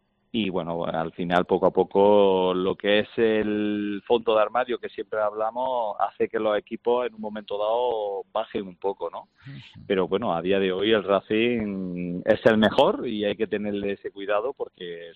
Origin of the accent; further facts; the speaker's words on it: Granada, Andalusia, Spain; now in Huesca, Spain; Jorge, nosotros somos de Granada y somos consorte en Huesca.